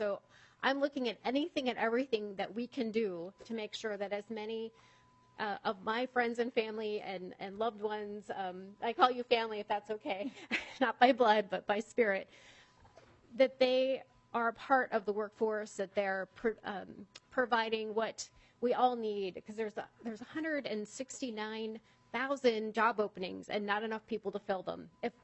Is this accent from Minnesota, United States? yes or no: yes; Bagley, Minnesota, United States; So I grew up in Bagley, and I always say I grew up kind of in the middle of three different reservations, and they happen to be these three.